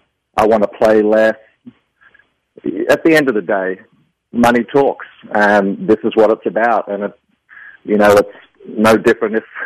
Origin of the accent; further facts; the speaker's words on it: Australia; moved away as an adult; now in United States; as a kid growing up in Australia